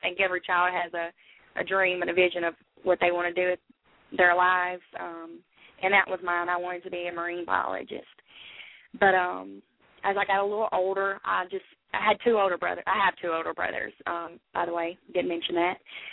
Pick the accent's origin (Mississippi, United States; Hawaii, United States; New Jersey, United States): Mississippi, United States; Corinth; I grew up in Corinth, Mississippi.